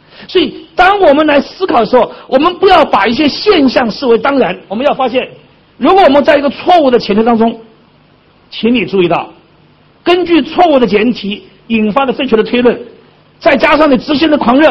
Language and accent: Chinese; Taiwan; accent: Taiwanese; 像我是台湾来的啊，我的国语哈、啊，我的普通话、啊、就有什么台湾味儿啊。